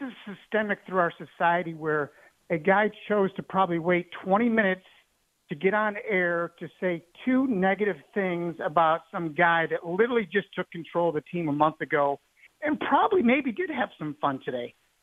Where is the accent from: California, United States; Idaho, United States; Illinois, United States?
Illinois, United States; Chicago; I'm from Chicago, and first of all, it was probably the most entertaining preseason game I've ever watched in my entire life.